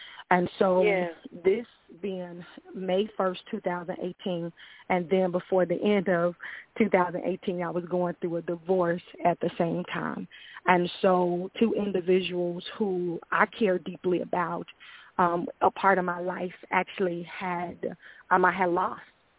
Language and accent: English; Memphis, Tennessee, United States; Growing up in Memphis, Tennessee, I only knew how to physically fight.